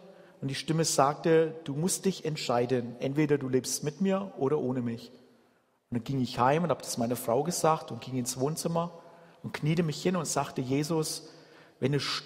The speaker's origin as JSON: {"language": "German", "region": "Bavaria", "country": "Germany", "tie": "born there", "said": "Aber grundsätzlich … geboren in Oberfranken, im Frankenwald."}